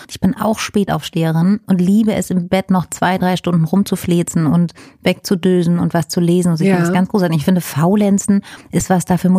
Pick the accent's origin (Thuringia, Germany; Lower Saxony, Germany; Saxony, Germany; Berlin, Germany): Berlin, Germany; Ich bin ja aus dem Osten und da gab es die Markthalle am Alexanderplatz.